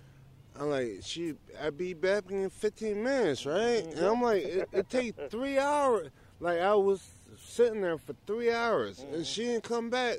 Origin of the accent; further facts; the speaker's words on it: Michigan, United States; Oh, yes, I'm homeless, and I'm from Michigan.